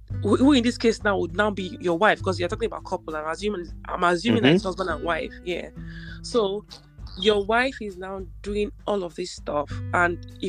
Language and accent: English; Nigeria; And if I'm going to take Nigeria as an example, because I'm from Nigeria, right?